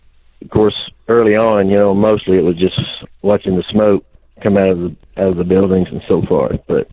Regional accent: Tennessee, United States; I'm from Tennessee, and I had online, I had gotten a teaching job out west. I was living in Santa Fe, New Mexico.

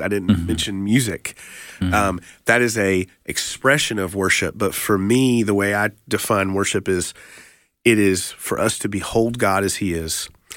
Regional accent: Apex, North Carolina, United States; I'm originally from Apex, North Carolina. Go Cougars, class of 2009. Ended up in Memphis, Tennessee at Visible Music College for my bachelor's degree.

